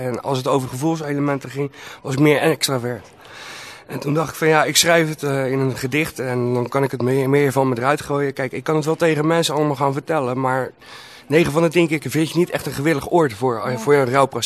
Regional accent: Rotterdam, South Holland, Netherlands; born there; now in Capelle aan de IJssel, Netherlands; Ik ben geboren in Rotterdam en ik woon al 3/4 van mijn leven in Capelle aan de IJssel.

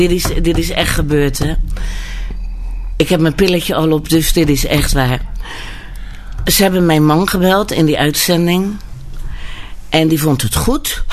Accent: Rotterdam, South Holland, Netherlands; Ik ben een echte Rotterdamse.

